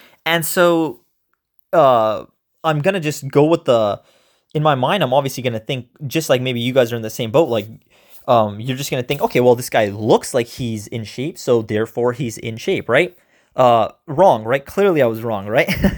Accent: Canada; You know, we're Canadian, so we'll play hockey maybe.

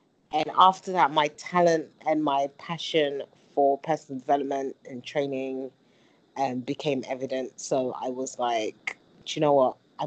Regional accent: London, United Kingdom; now in Accra, Ghana; I relocated from London, the UK, to Ghana, and currently live in Accra, in a nutshell.

